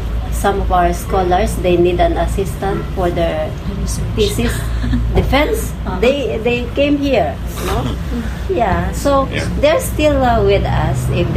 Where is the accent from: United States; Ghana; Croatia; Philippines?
Philippines; Novaliches, Metro Manila; Yes, I am from Novaliches.